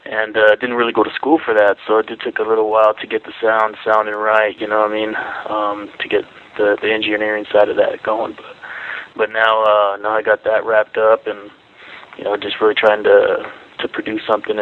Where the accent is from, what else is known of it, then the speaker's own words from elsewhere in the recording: La Salle, Colorado, United States; also born or lived in Mexico; I was born in Mexico, and then I was brought over here into Denver. Well, actually, I grew up in La Salle, Colorado, and they brought me over here when I was 5 years old, and grew up out here. This is a pretty small town living